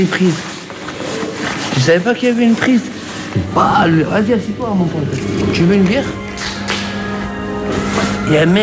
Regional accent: Marseille, Provence-Alpes-Côte d'Azur, France

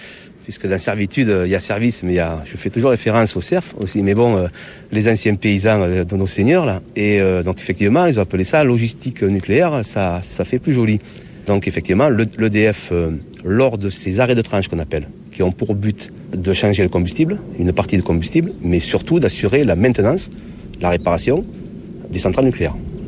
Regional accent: Bollène, Provence-Alpes-Côte d'Azur, France; moi je suis natif de Bolène. Bolène, c'est la ville limitrophe de la centrale de Tricastin.

